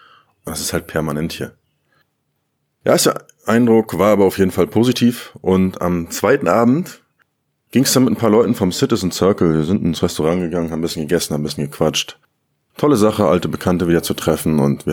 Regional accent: Germany; now in Bangkok, Thailand; der kleine Ort in Deutschland, wo ich aufgewachsen bin.

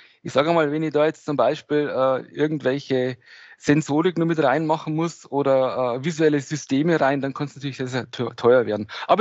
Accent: Regensburg, Bavaria, Germany; Also ich komme hier aus Regensburg.

